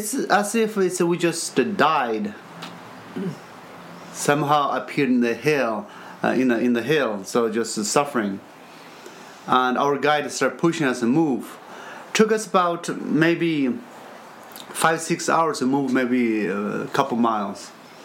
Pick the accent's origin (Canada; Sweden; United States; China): China; Tibet; English is a second language; moved away as an adult; both of my wife, Dolkar, and I come from, born and raised in Tibet.